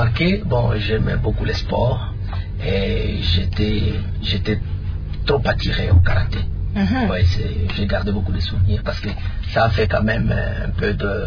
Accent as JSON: {"language": "French", "town": "Kindu", "region": "Maniema", "country": "DR Congo", "tie": "born or raised there", "said": "j'ai grandi à Kindu, c'est là où se trouve encore l'un de mes parents, parce que ma mère est déjà décédée. J'ai étudié à l'institut, disons, à l'école primaire Tuendele à Kindu. J'ai été au collège de l'Enano Saint-Esprit à Kindu"}